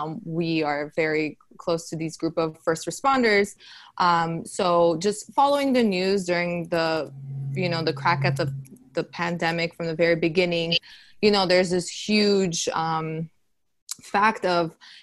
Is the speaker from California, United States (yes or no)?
yes; Burbank, California, United States; I'm from Burbank, California. Lily and I, we know each other from middle school. We both went to John Muir in Burbank, California. So we're both from Los Angeles in the Burbank area.